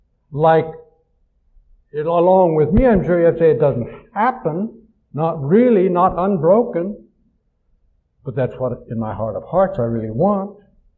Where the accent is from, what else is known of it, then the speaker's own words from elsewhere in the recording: Kansas, United States; I grew up in Kansas, and I know what thirsty land looks like.